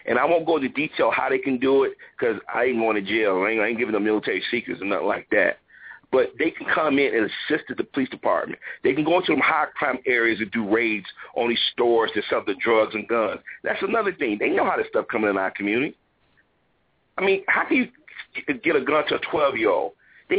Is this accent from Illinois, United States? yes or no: yes; Chicago, Illinois, United States; I'm from Chicago, and I laugh sometimes because a lot of those murders are not black people.